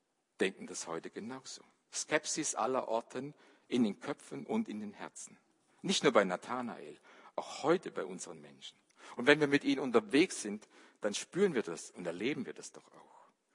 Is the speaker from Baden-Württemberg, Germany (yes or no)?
yes; Baden-Württemberg, Germany; Wenn ich das gehört habe als junger Mensch, da auf der Schwäbischen Alb, wo ich groß geworden bin